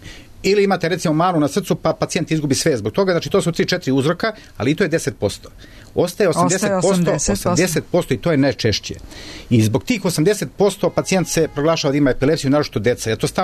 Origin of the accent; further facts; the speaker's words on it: Čačak, Šumadija and Western Serbia, Serbia; Jeste, ja sam iz Čačka.